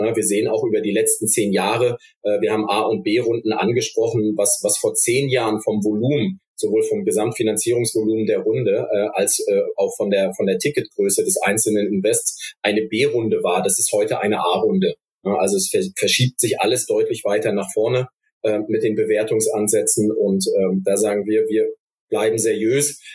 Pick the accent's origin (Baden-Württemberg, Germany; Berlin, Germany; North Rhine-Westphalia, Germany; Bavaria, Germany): Baden-Württemberg, Germany; Stuttgart; weil hier gerade als Stuttgarter kann ich das sagen.